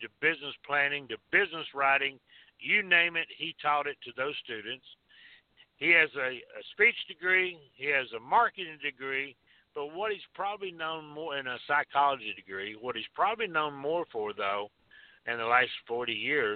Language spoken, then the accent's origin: English; Georgia, United States; I do it the country style, country boy, since I'm from North Georgia.